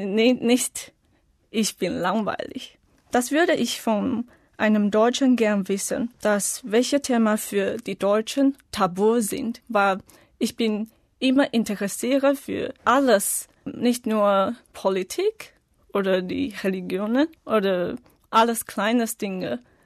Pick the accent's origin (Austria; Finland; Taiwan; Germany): Taiwan; German is a second language; Ich komme aus Taiwan. Ich bin im Jahr 1990 geboren. Ich bin jetzt eine Studentin.